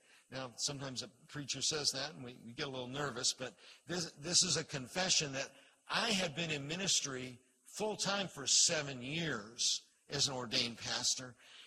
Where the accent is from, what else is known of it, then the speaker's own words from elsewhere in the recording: Maitland, Florida, United States; now in Melbourne, United States; Maitland was a little town when I was growing up. That was my hometown.